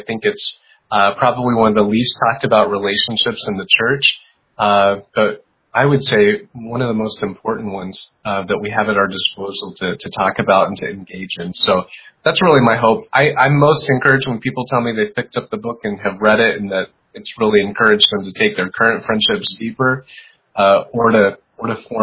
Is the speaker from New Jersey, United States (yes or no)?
no; Cleveland, Ohio, United States; I'm from Cleveland, Ohio.